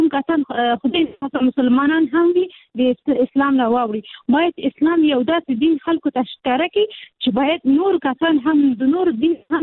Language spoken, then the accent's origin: Pashto; Peshawar, Khyber Pakhtunkhwa, Pakistan; زما پیدایش په پېښور کې شوې ده زه په پېښور کې لوی شوې